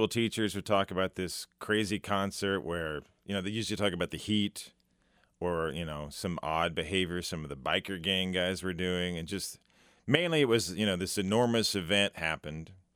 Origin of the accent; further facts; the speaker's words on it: Sedalia, Missouri, United States; I grew up in Sedalia. I was three at the time of the event